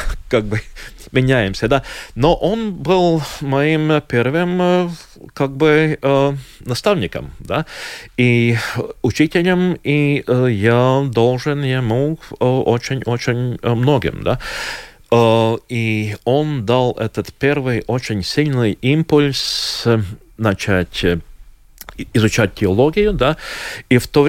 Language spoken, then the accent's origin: Russian; Latvia; или атмода, как мы говорим в Латвии, да